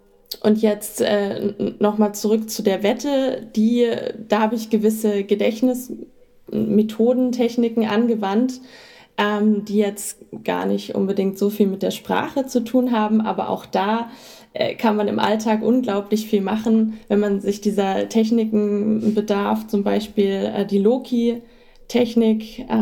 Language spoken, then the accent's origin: German; Hamburg, Germany; ich bin ja eigentlich aus Hamburg.